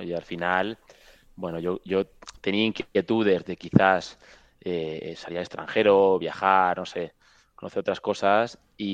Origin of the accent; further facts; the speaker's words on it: Valencian Community, Spain; now in Paris, France; yo vengo de estar en mi pueblo tan tranquilo, yendo a Orihuela, a la facultad